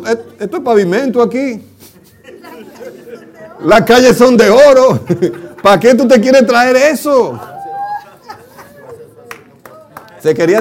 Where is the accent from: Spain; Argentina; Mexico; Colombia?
Mexico; moved away; cuando yo vine de México, yo me recuerdo que yo compré muchos dólares y me quedé con unos cuantos pesos mexicanos en los bolsillos.